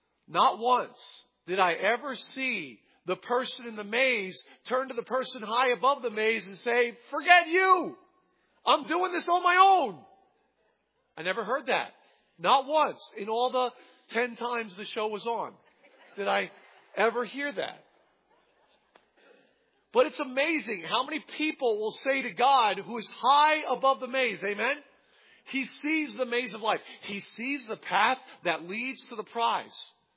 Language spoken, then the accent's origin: English; New Jersey, United States; I grew up in New Jersey, and there was a TV show called The Money Maze.